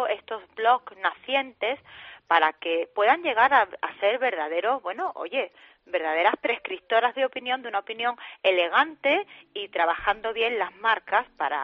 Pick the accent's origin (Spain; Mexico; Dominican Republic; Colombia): Spain; Seville, Andalusia; porque yo soy sevillana, pues he querido que este encuentro haga su arranque o su inicio desde mi ciudad, desde Sevilla.